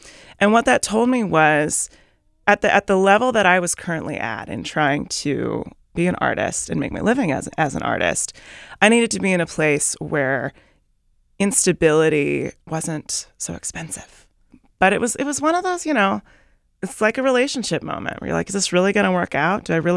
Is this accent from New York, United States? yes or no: no; Vancouver, Washington, United States; Well, I grew up in Vancouver, Washington. I went to college in Bellingham.